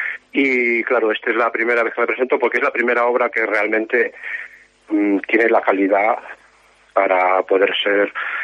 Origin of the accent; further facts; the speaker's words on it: Viloalle, Galicia, Spain; teniendo en cuenta que yo soy de Viloalle, pues evidentemente la naturaleza va a estar totalmente presente en todas mis obras